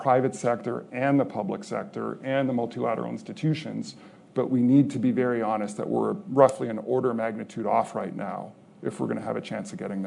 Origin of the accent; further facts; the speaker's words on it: Canada; I'll hold my home country to account for a moment, Canada.